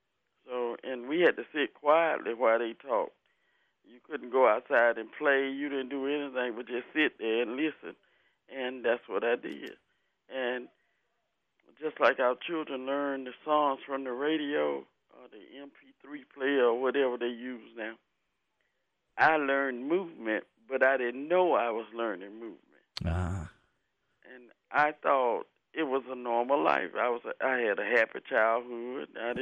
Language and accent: English; Selma, Alabama, United States; And I knew every time that I changed the duty station and I said I was from Selma, people would either say something negative about racism or they would ask me to talk about that.